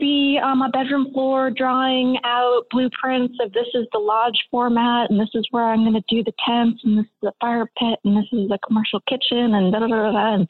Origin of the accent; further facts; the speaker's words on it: Maine, United States; So I grew up in Maine, selling raffle tickets and setting up the silent auction table